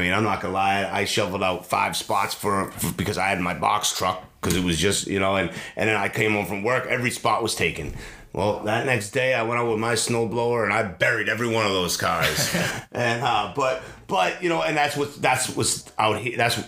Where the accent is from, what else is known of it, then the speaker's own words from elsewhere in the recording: Worcester, Massachusetts, United States; I came out to where I am now in Barry. It's another world compared to the Worcester. I mean, when I grew up in Worcester, you know, all the neighbors, we'd get a snowstorm. We live on a dead end street.